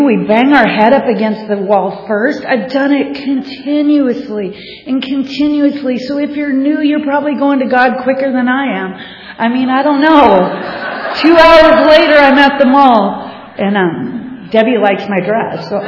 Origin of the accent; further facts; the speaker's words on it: Bellingham, Washington, United States; I was born and raised in Bellingham, Washington, and the land of hippies and Birkenstocks and socks and, you know, that's how I rolled.